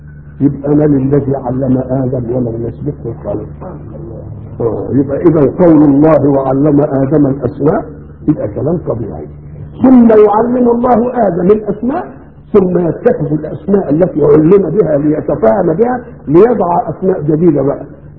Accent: Egypt; accent: Egyptian; ولذلك احنا لما نروح بلاد ان كلمناهم بلهجتنا المصريه ما يفهموش ولا كلمه.

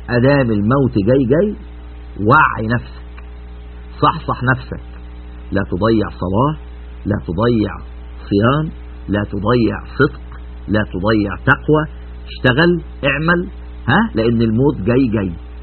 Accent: Egypt; في عندنا في مصر في الأرياف مثل جميل جدا

